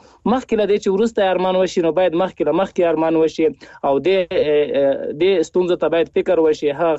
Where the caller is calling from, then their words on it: Paktia, Afghanistan; هغه هم له پکتیا احمد خیلو څخه.